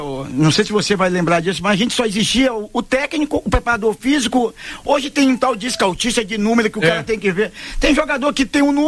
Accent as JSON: {"language": "Portuguese", "region": "Maranhão", "country": "Brazil", "moved": "as an adult", "said": "Eu rodei, eu saí do Maranhão."}